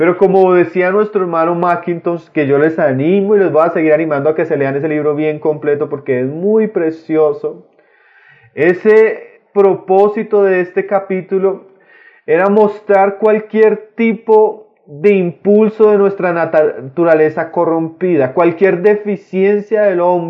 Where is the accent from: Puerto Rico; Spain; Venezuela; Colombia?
Colombia; Santander; Yo soy santandereana